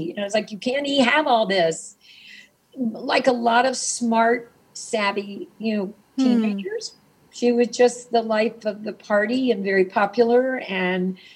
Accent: Mississippi, United States; So I'm from Mississippi. I never heard the word gay when I was being raised in the 50s and 60s.

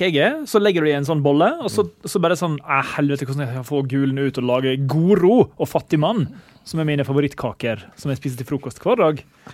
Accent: Ulsteinvik, Møre og Romsdal, Norway; Men jeg er jo fra Ulsteinvik, der folk er veldig kristelige

